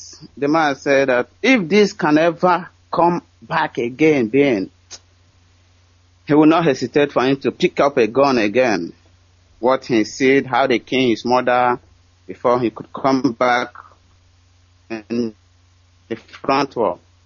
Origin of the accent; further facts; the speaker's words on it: Okigwe, Imo, Nigeria; I'm from Imo State, Okigwe Local Government, Isiokwe Community.